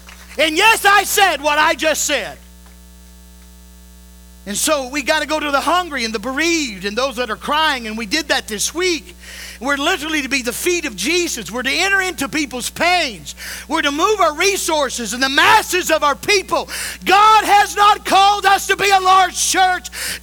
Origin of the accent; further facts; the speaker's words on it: United States; I'll never forget the first time I saw oppression and injustice as an American.